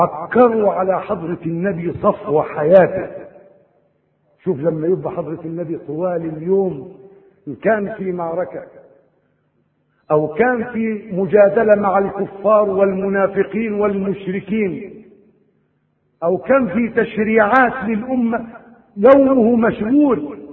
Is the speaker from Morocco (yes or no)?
no; Egypt; عندنا في مصر قيراط